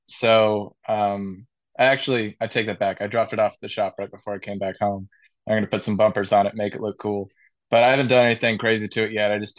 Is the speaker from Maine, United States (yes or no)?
no; San Diego, California, United States; I never really understood college rivalries because growing up in San Diego, my parents didn't really go to big schools.